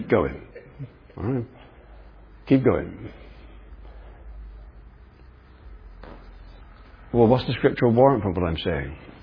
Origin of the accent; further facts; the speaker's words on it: England, United Kingdom; Now, I'm English, as I've said.